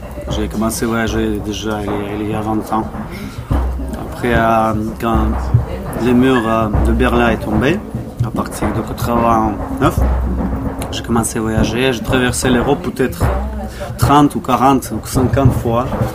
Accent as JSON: {"language": "French", "country": "Russia", "second_language": "French", "moved": "as an adult", "lives_now": "Montpellier, France", "said": "qui étaient chez moi en Russie. Voilà. Je suis venu à Montpellier. J'ai signé un contrat comme musicien et après j'ai resté."}